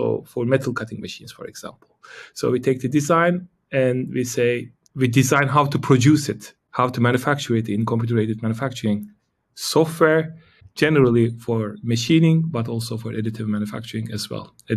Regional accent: Istanbul, Turkey; English is a second language; also born or lived in Canada; now in Sweden; Originally, I am from Turkey and I've been around the globe a little bit. So I lived in Canada, now in Sweden. I was born in Istanbul, so I traveled a bit.

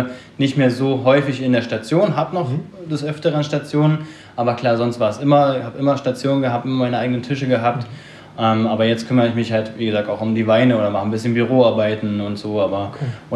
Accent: Berlin, Germany; komme gebürtig aus Berlin

